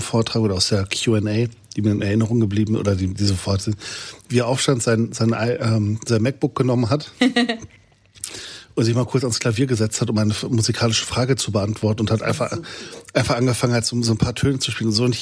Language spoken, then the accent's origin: German; Germany; ich komme aus Deutschland, wieso wusste ich das nicht?